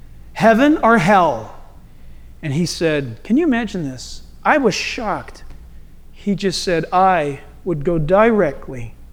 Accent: United States; when you walk into a hotel in a foreign country, and because I'm an American

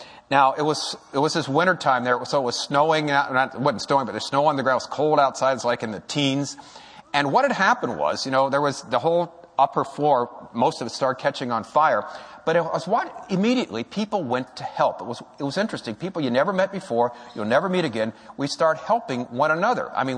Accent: California, United States; One guy was from Minnesota. I'm from California.

